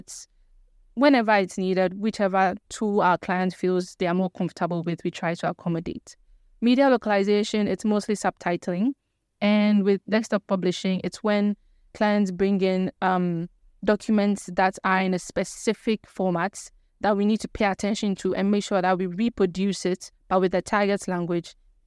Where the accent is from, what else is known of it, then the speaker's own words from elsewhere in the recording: Accra, Greater Accra, Ghana; also born or lived in Volta Region; I was born here in Accra, and I still live here in Accra, but I am an Ewe, and I'm from Bando in the Volta region.